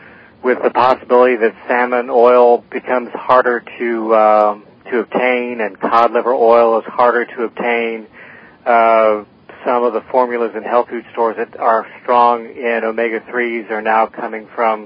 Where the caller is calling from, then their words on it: Daytona Beach, Florida, United States; I'm calling from Daytona Beach, Florida.